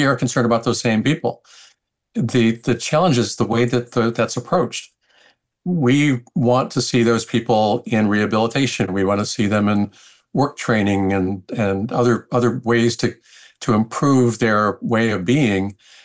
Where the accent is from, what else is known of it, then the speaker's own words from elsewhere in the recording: Detroit, Michigan, United States; moved away as an adult; also born or lived in Chicago / New Jersey; now in Seattle, United States; Well, I'm originally from Detroit and took a job in the consumer electronics realm many, many years ago, transferred to Chicago and then New Jersey and then out here to Seattle. And I've been in this area now for 35 years.